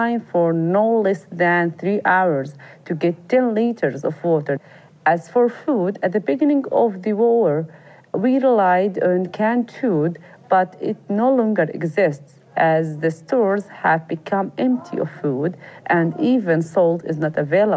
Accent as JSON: {"language": "English", "region": "Gaza Strip", "country": "Palestine", "tie": "born or raised there", "said": "I was born and live in Gaza Strip."}